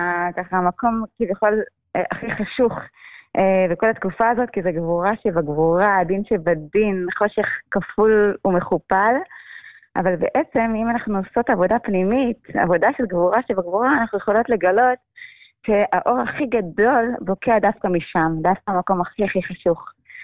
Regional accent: Kiryat Motzkin, Haifa District, Israel; born there; נולדתי בעצם בקריות, בקריית מוצקין. להורים של שהם לא שומרים תורה ומצוות

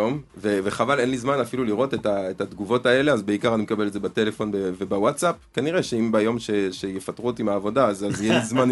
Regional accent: France; moved away as an adult; now in Israel; אני גדלתי בצרפת, בעצם עד גיל 20 הייתי בגיל צרפת, עליתי לכאן, אני בן 29.

